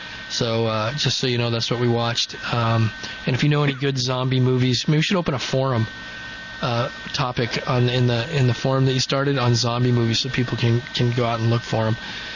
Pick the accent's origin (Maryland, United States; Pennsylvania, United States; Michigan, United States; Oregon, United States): Michigan, United States; We're just rednecks from Michigan.